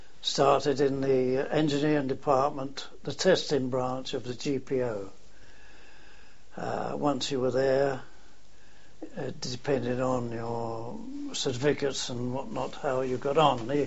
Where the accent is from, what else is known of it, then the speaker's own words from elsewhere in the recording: Lambeth, London, United Kingdom; born there; I was born in Lambeth, London, in the 9th of March, 1897.